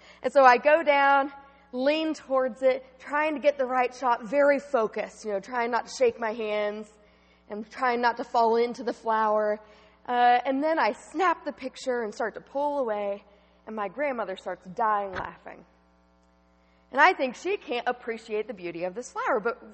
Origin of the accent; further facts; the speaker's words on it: Atlanta, Georgia, United States; Such an adventure for a girl who was growing up in Atlanta, Georgia.